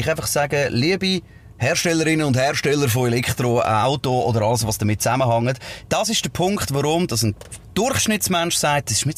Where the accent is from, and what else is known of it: Switzerland